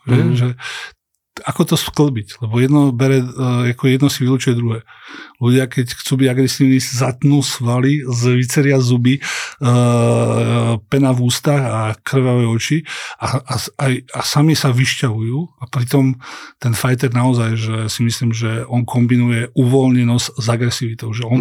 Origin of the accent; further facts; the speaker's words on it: Trenčín, Trenčín Region, Slovakia; Máme to šťastie, že sme z Trenčína.